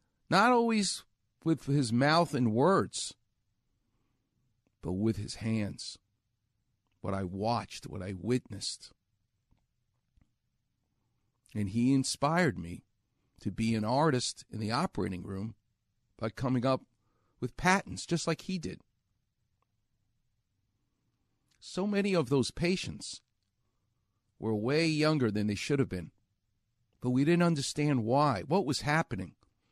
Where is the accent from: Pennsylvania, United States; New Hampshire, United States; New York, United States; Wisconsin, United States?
New York, United States; I don't know. I'm from New York. I don't know what they're talking about.